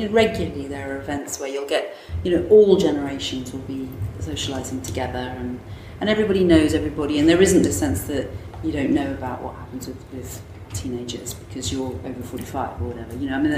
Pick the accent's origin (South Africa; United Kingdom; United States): United Kingdom; But if you go, as a Brit, you know, if I go on holiday to kind of Spain or France or Italy